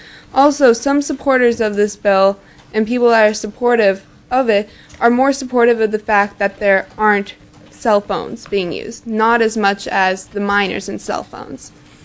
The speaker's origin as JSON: {"language": "English", "town": "Fairbanks", "region": "Alaska", "country": "United States", "said": "I'm from Fairbanks. I go to Tannehill Middle School in 14, and I'm here in Juneau for the 4-H Youth in Government program"}